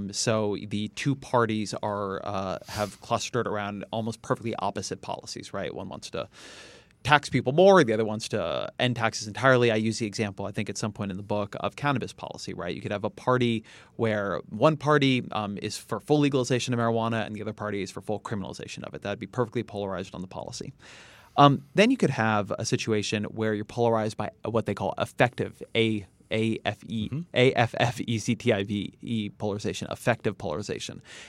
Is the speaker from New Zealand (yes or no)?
no; California, United States; I am Californian and a father, and I'm Jewish and I'm a vegan